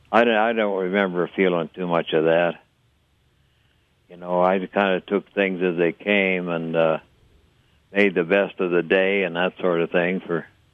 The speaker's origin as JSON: {"language": "English", "region": "Montana", "country": "United States", "tie": "born or raised there", "said": "And I was raised in the outdoor, and I knew kind of how to take care of myself"}